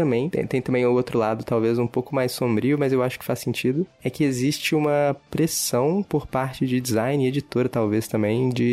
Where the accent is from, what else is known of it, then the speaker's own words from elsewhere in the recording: Minas Gerais, Brazil; E eu como bom mineiro, assim, tenho a teoria de que você pode fazer qualquer coisa melhor com pão de queijo